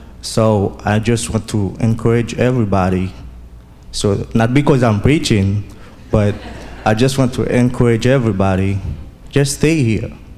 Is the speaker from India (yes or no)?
no; Haiti; I'm from Haiti.